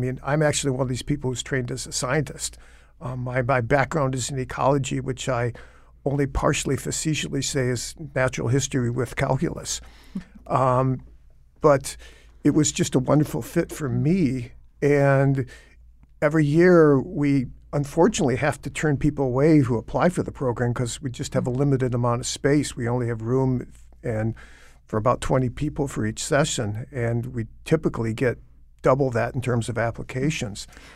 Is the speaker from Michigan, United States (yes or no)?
yes; Michigan, United States; I grew up in Michigan where there's plenty of water